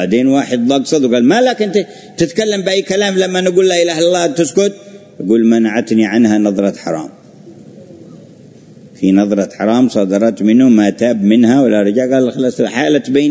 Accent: Yemen; وهكذا كان في بعض المدن عندنا في اليمن

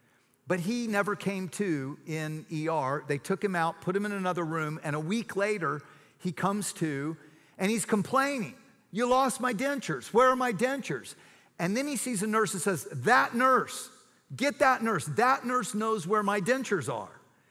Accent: Austin, Texas, United States; I'm from Austin, so I always have to clarify that.

